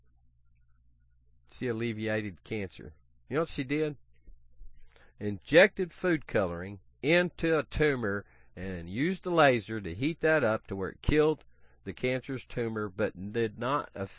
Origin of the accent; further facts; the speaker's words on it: Tulsa, Oklahoma, United States; now in Little Rock, United States; She went to Tulsa. That's my hometown, T-Town.